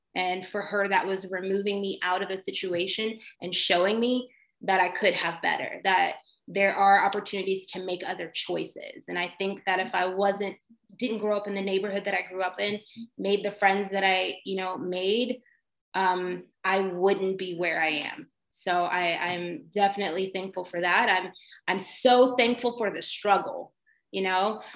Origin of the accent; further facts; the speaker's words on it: California, United States; I grew up in the San Fernando Valley. I was literally, my parents are from the hood, literally the hood.